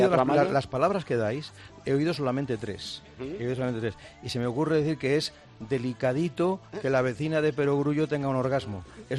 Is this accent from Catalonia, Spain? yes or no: yes; Barcelona, Catalonia, Spain; porque yo soy de Barcelona, como sabéis